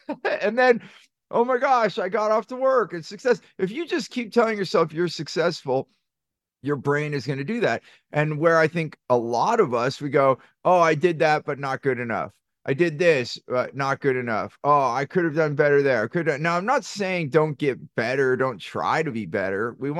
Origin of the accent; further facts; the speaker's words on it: California, United States; there's good things and bad things growing up in Silicon Valley.